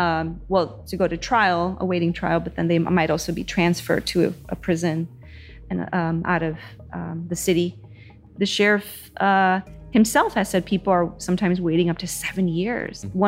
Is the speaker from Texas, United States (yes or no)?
no; Little Village, Illinois, United States; Growing up in Little Village, you know, has its softness and its hardness.